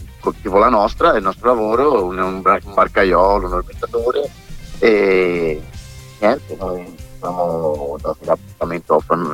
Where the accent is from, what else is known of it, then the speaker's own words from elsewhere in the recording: Vaglia, Tuscany, Italy; Io cresciuta a Vaglia